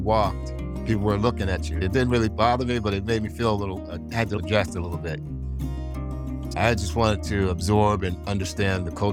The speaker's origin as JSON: {"language": "English", "town": "San Mateo", "region": "California", "country": "United States", "tie": "born or raised there", "said": "I grew up in San Mateo. I'm the youngest of 9 children, 7 boys, 2 girls."}